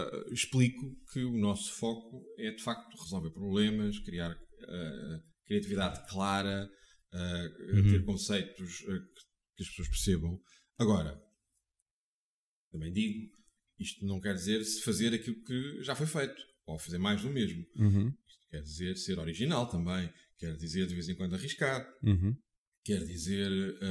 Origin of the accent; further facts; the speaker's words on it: Portugal; como português que sou, pouco habituado a estas coisas.